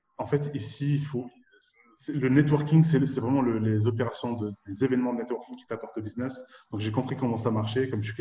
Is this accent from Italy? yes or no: no; Nice, Provence-Alpes-Côte d'Azur, France; moved away as an adult; now in Dubai, United Arab Emirates; j'ai 36 ans, je suis français d'origine marocaine, de confession musulmane. J'habite à Dubaï depuis presque 4 ans maintenant. Je suis originaire de Nice.